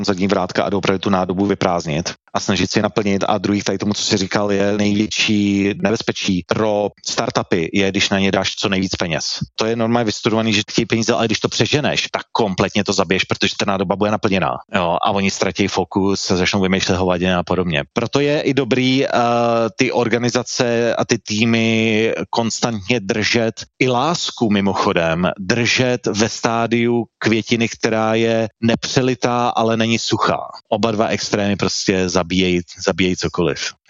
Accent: Děčín, Ústí nad Labem Region, Czechia; jsem z Děčína, nic moc asi nedokážu a podobně

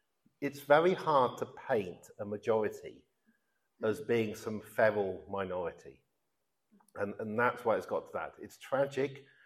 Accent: Oxford, South East England, United Kingdom; Which is why the two MPs in my life, in my hometown, Andrew Smith and Annalise Dodds, who are both nice enough people, St. John's College, Oxford students, Oxford East MP

